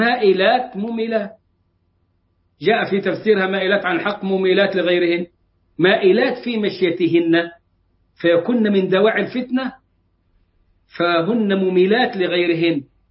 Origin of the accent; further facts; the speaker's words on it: Egypt; اللي عملناها عندنا في مصر في 100 سنة